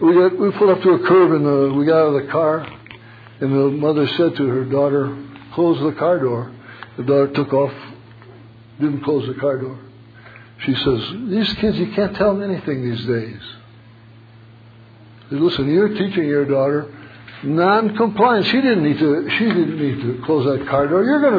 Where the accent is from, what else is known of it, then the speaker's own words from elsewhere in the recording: Michigan, United States; one of my favorite spots, I'm from Michigan, is the University of Michigan football stadium.